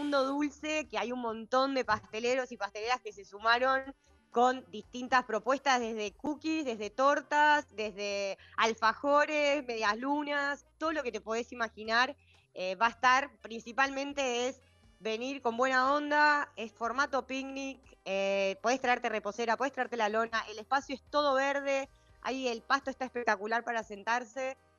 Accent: Bahía Blanca, Buenos Aires Province, Argentina; born there; also born or lived in Bariloche; yo nací en Bahía Blanca, viví toda mi vida en Bariloche y toda mi familia está en Bahía Blanca.

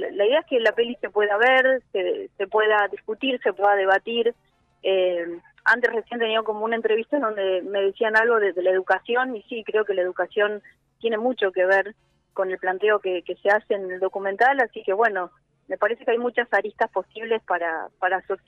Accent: Rafaela, Santa Fe, Argentina; en Rafaela, de donde soy yo

